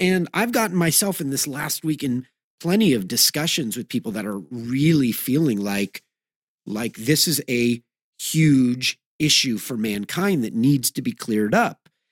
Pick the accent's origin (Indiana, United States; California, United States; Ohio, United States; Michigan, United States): California, United States; Los Angeles; You know, when I was growing up in Los Angeles in the 1980s, when I showed up at T-ball, my T-ball Little League coach, my dad was the assistant coach